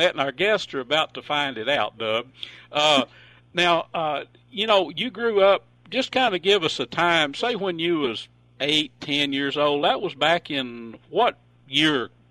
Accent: Texas, United States; I was raised in East Texas up in Red River County

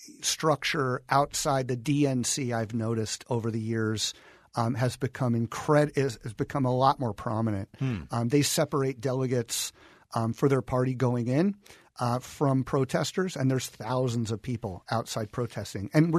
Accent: Tucson, Arizona, United States; I'm a teacher from Tucson, Arizona. I teach government and politics.

